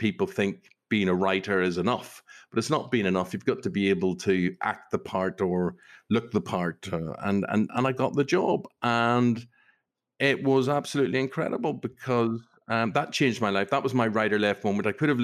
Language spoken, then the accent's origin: English; Belfast, Northern Ireland, United Kingdom; That was growing up in Belfast. That was being neighbourly and sociable.